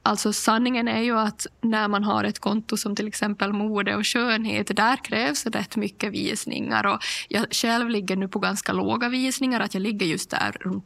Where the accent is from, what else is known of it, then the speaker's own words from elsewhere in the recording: Pedersöre, Ostrobothnia, Finland; Alltså jag är ju bondflickan från Pedersöre som...